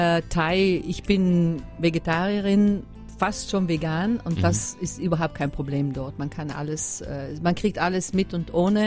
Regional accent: Trentino-Alto Adige, Italy; moved away; Ja, ich komme natürlich immer gerne in meine Heimat zurück.

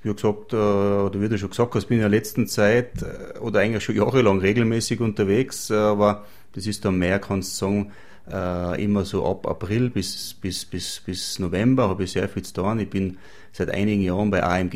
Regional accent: Kufstein, Tyrol, Austria; born there; now in Thiersee, Austria; ich bin gebürtiger Kufsteiner, wohne in Thiersee, ein bisschen am Hang um

